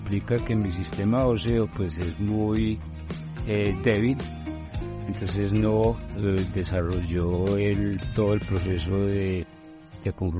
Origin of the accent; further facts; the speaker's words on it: Antioquia, Colombia; born there; Yo nací en un pueblo del occidente, Viborina, ni siquiera en el pueblo, en una finca.